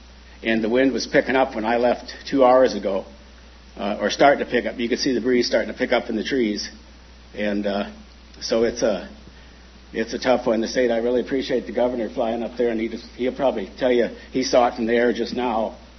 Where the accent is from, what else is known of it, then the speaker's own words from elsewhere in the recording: Willow, Alaska, United States; from Willow.